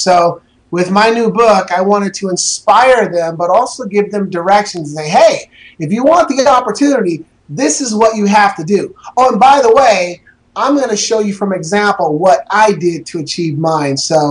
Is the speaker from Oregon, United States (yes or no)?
yes; Portland, Oregon, United States; because I was raised in Northeast Portland, you know, in an environment that, you know, we just barely got by.